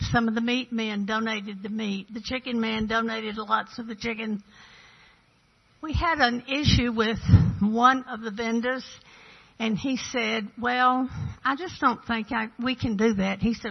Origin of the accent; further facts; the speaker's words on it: Washington, Georgia, United States; But we're from Washington, Georgia, and my husband had a grocery store.